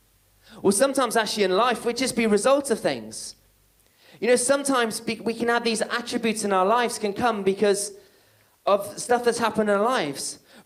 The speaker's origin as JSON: {"language": "English", "region": "West Midlands", "country": "United Kingdom", "tie": "born or raised there", "said": "And I grew up in Herefordshire. When I came to England, I spent my teenage years in Herefordshire."}